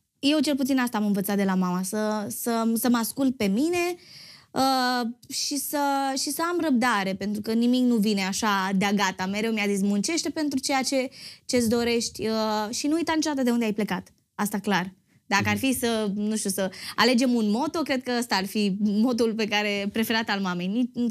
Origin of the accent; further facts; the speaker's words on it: Bucharest, Romania; Eu am crescut în Ferentari, la curte, cu nisip mult